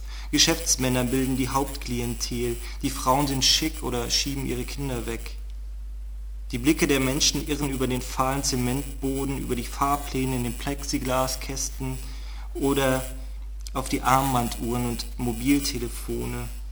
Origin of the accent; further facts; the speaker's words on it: Berlin, Germany; ich komme aus Berlin